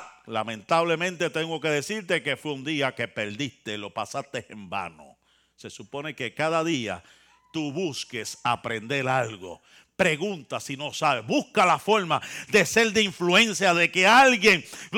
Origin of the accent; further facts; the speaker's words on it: Santa Isabel, Puerto Rico; En mi pueblo, en mi barrio, allá en Santa Isabel, Puerto Rico